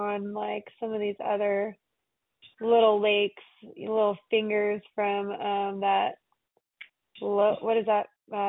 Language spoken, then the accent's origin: English; Florida, United States; Oh man, I grew up in the Panhandle of Florida, actually.